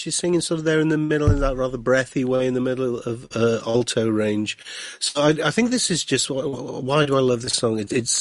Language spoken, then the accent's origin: English; United Kingdom; now in United States; as a Brit living in America